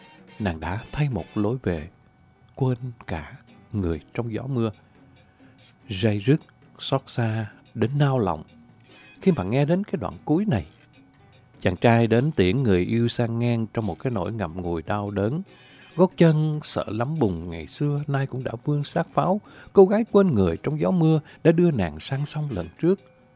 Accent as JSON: {"language": "Vietnamese", "region": "Da Nang", "country": "Vietnam", "tie": "born or raised there", "said": "Bến sông Hàn, quê tôi đẹp lắm. Quê tôi nên thơ lắm."}